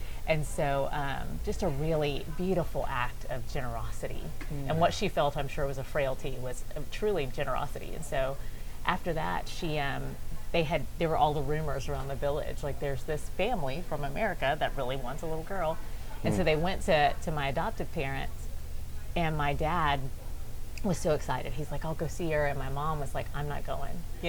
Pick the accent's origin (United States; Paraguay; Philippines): Philippines; born there; I was born in the Philippines